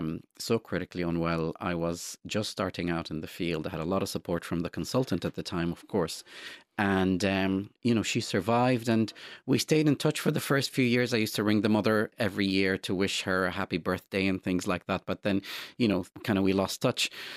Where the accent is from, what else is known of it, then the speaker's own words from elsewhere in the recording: Palestine; also born or lived in Kuwait; I was born in Kuwait, but I'm not Kuwaiti. I'm Palestinian, but I have a Jordanian passport.